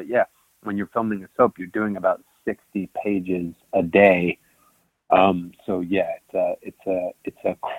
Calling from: New York, United States; I am currently calling you from the Catskill Mountains, somewhere in the Catskills.

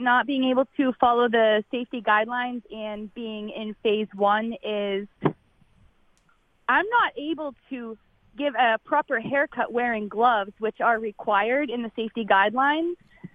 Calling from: Boston, Massachusetts, United States; from Jamaica Plain. I'm just calling in as a salon owner

